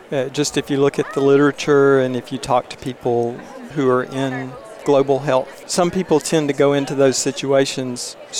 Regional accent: Mobile, Alabama, United States; You got to know that I'm a homeboy. I grew up in Mobile, Alabama. I went to high school all the way there.

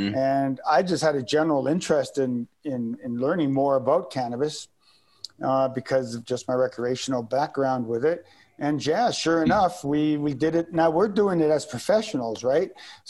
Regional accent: Victoria, British Columbia, Canada; I'm a registered nurse, and I grew up on the West Coast. So Victoria, Vancouver Island, off in the, if you know the West Coast of Victoria or BC. Mm-hmm. So I grew up in the 70s

